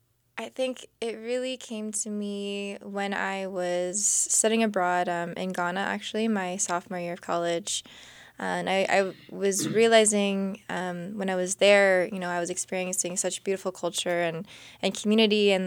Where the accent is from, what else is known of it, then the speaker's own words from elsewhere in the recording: Santa Clarita, California, United States; I grew up in Santa Clarita, California. Like just north of LA.